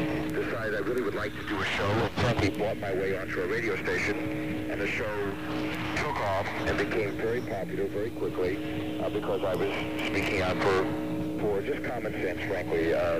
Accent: Indianapolis, Indiana, United States; moved away; I was born and raised in Indianapolis, but left here in 1969, moved to Cincinnati because of business opportunity there.

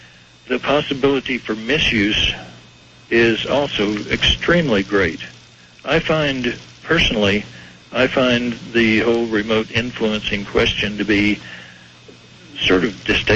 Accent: Texas, United States; I was raised in East Texas, and, you know, if the preacher says it, then God said it, too.

